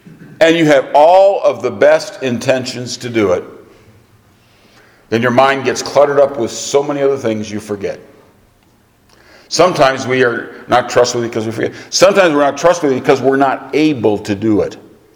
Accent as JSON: {"language": "English", "region": "Michigan", "country": "United States", "tie": "born or raised there", "said": "When I was growing up in Michigan, they always talk about putting up preserves."}